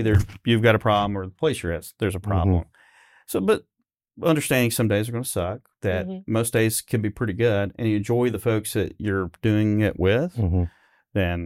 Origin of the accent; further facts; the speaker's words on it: Tennessee, United States; I'm from Tennessee. Don't let my accent fool you. I am from Tennessee, but a small town south of here.